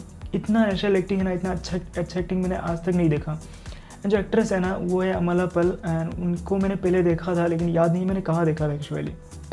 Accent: Assam, India; मैं असम से हूँ

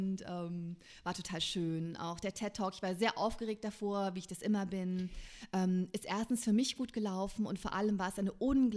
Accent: East Germany, Germany; born there; Ich komme aus dem Osten, ich lebe im Westen. Ich bin im Osten geboren

